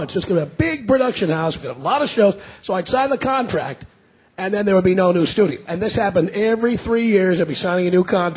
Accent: New York, United States; I grew up in New York. Everybody keeps a wallet in their front pocket in New York.

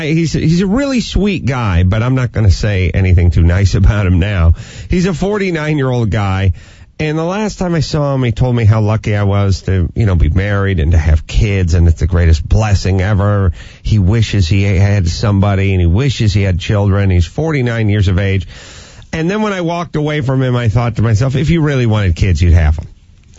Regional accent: North Hollywood, California, United States; I mean, when I was growing up in North Hollywood, you were hard pressed to find a bagel store.

